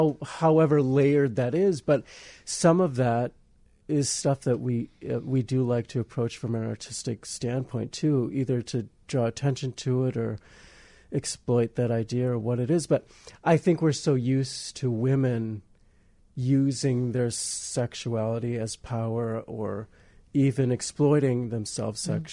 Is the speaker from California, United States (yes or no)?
no; Wisconsin, United States; now in Chicago, United States; Well, originally I'm from a small town in Wisconsin that I like to call Romantica. But No, I live here in Chicago